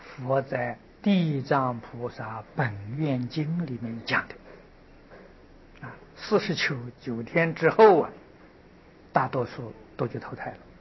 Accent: China; 我们中国人叫灵魂，佛门里面叫神识啊，这个中国俗话叫灵魂呐

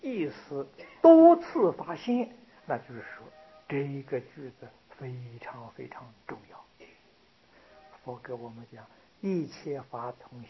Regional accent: China; 这个爱就是我们中国人讲的七情五欲

